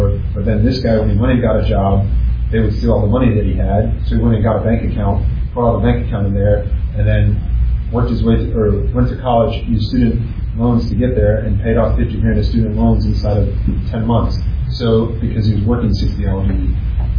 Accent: North Carolina, United States; I'm from North Carolina, and I've shared this before, but sweet potatoes are one of North Carolina's biggest crops. And so where I'm from, it's perfectly understood. I grew up an hour from here.

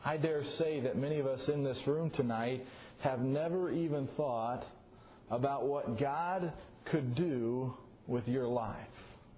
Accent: Missouri, United States; I grew up in Missouri. It was the St. Louis Cardinals.

